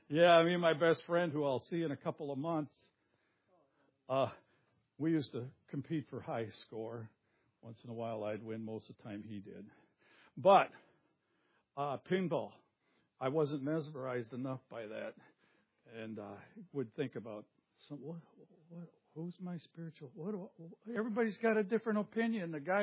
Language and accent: English; Forest Park, Illinois, United States; born there; and I was born in Forest Park.